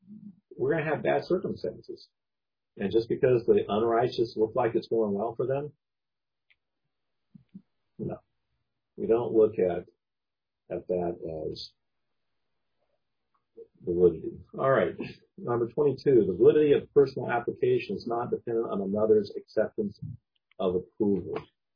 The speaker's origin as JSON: {"language": "English", "region": "California", "country": "United States", "said": "since I'm from California?"}